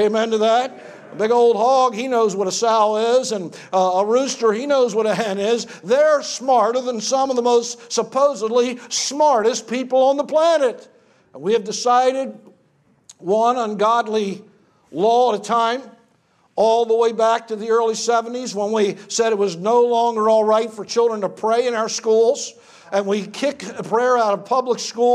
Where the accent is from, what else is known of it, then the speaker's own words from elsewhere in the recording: United States; I grew up in America that still had a conscience.